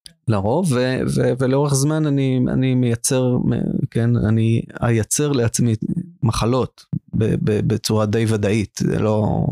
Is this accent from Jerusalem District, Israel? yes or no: no; Misgav, Northern District, Israel; זה תמיד היה מושג קנאה גדול לגבי כל היישובים האחרים, גדלתי במשגב, במועצה האזורית.